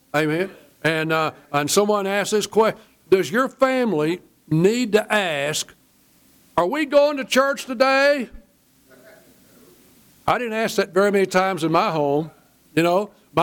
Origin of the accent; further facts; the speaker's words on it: Cleburne, Texas, United States; One time when I was as a kid growing up in Cleburne, Old Calvary Baptist